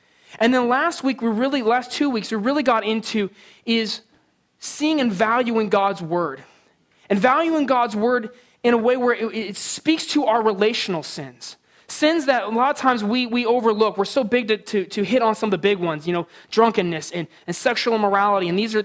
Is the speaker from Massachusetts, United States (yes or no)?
no; San Diego, California, United States; I grew up in San Diego, and I asked that question, it'd be like four of us, you know.